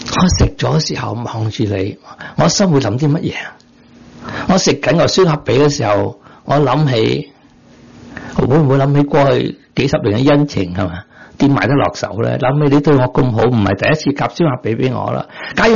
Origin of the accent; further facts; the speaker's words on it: Guangdong, China; 唔系我广东人嗰啲狐狸啊